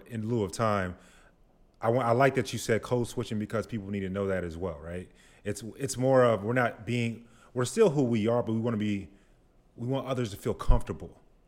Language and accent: English; Grand Prairie, Texas, United States; I told you I'm from Dallas, Grand Prairie specifically.